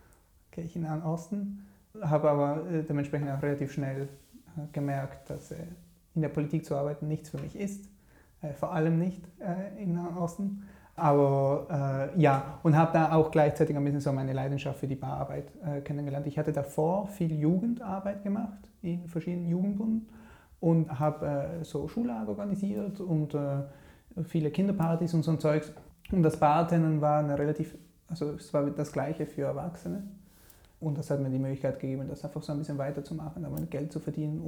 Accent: Buenos Aires, Argentina; also born or lived in Switzerland / Basel; now in Berlin, Germany; ich bin in der Schweiz geboren und bin relativ jung nach Argentinien rüber. Bin vor allem in Argentinien aufgewachsen, zuerst auf dem Land, danach in Buenos Aires. Und danach sind wir zurück in die Schweiz, nach Basel

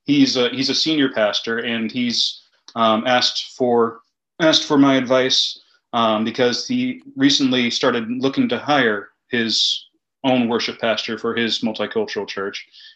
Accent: Wheaton, Illinois, United States; Because I grew up in Wheaton and I had a very passionate White Sox fan friend from Glen Ellen who convinced me to join him in liking and cheering for the White Sox.

